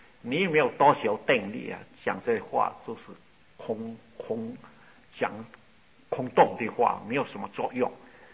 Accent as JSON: {"language": "Chinese", "country": "China", "said": "我是大陆人啊"}